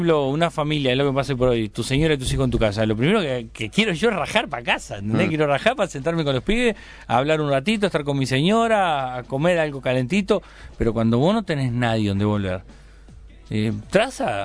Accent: Montevideo, Uruguay; soy cerrícola, soy hincha de Cerro, soy del Cerro y no me mueve nadie.

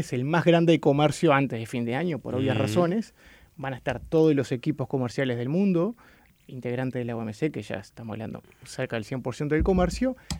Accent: Salto, Uruguay; yo soy de Salto y lo vivo con con mucha pasión.

